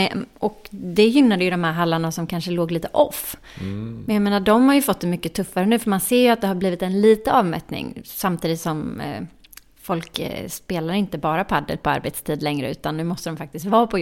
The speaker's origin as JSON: {"language": "Swedish", "town": "Jönköping", "region": "Jönköping County", "country": "Sweden", "tie": "born or raised there", "said": "Men då har vi faktiskt ett välgörenhetsevent som jag är med och hostar nere i min hemstad Jönköping."}